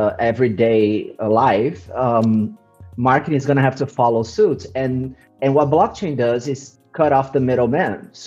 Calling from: Eindhoven, North Brabant, Netherlands; I'm in Eindhoven, the south of the Netherlands, from lockdown.

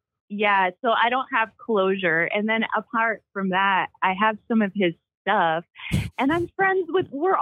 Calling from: Delavan, Wisconsin, United States

